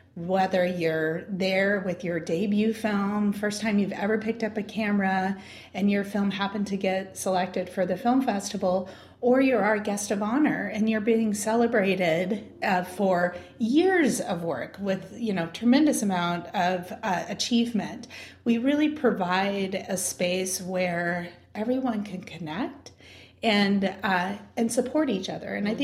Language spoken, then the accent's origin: English; Oregon, United States; now in Portland, United States; I'm from Oregon, so is my husband. We decided to move back to Portland.